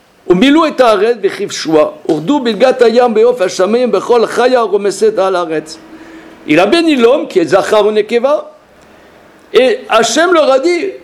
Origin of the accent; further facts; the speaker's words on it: France; born there; moi, je suis né en France